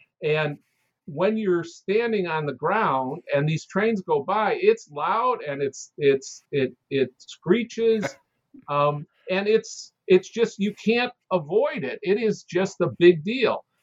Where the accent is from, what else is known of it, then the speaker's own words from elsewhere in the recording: Chicago, Illinois, United States; I grew up in Chicago, and anybody who grew up in Chicago just knew that the name the Loop came from the elevated loop